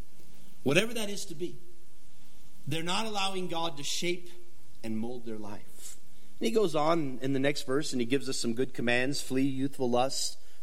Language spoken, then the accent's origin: English; Colorado, United States; because when I was a kid, I grew up in Colorado, and we went to a small school for a little while